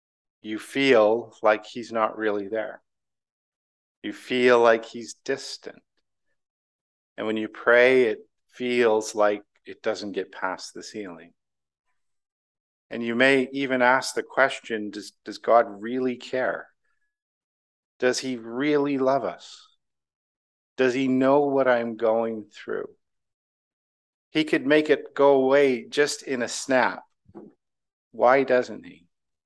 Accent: Ontario, Canada; That may be a product of growing up in Southern Ontario

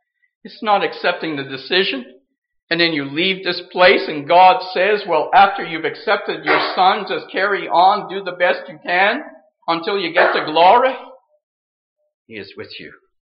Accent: Kapuskasing, Ontario, Canada; born there; I was born in Kapuskasing.

